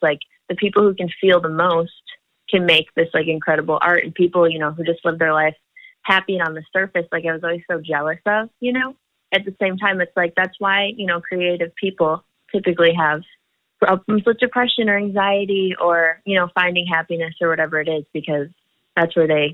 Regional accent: Detroit, Michigan, United States; I'm from Detroit, Michigan.

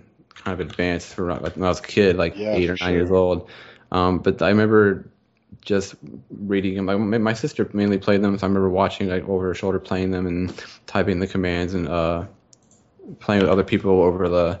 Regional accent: Tennessee, United States; moved away; also born or lived in Virginia; so I moved from Tennessee and moved to Virginia, and there was a big gap between PC gaming.

